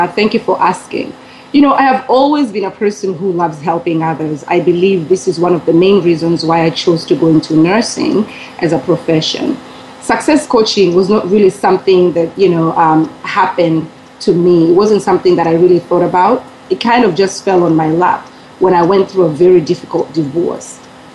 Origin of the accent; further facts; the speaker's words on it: Kenya; now in Philadelphia, United States; I am originally from Kenya, but I currently live in Philadelphia in the United States.